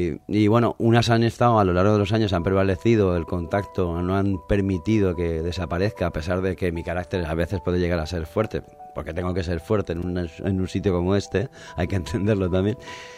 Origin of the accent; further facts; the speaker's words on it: Valencia, Valencian Community, Spain; de jovencito pues ya salíamos con las bicicletas desde Valencia a buscar el pequeño paraíso, como muchos valencianos y muchas valencianas